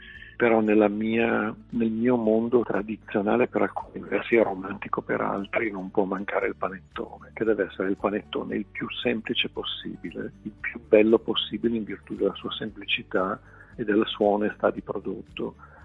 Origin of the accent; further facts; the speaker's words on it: Milan, Lombardy, Italy; Da milanese mi sono immaginato che Milano in realtà la racconti per il suo skyline.